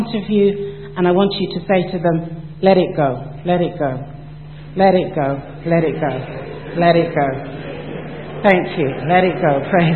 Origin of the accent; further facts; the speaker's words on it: Jamaica; my heritage is that I am from the Commonwealth country or island of Jamaica